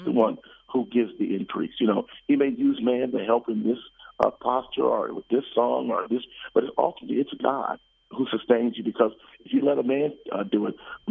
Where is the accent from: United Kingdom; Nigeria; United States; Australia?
United States; Detroit, Michigan; also born or lived in Washington, D.C.; now in Atlanta, United States; I tell them I'm from Detroit, but I lived in Atlanta so long, I really kind of, you know, claimed Atlanta more so as my home. Even though I lived in D.C. for 17 years, I still always had a residence here in Atlanta.